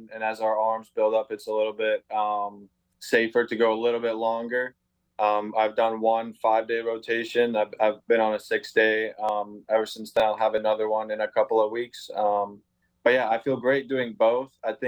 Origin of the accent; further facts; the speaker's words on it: Slovakia; Yeah, so I was born in Slovakia. Baseball started for me very early, considering where I'm from.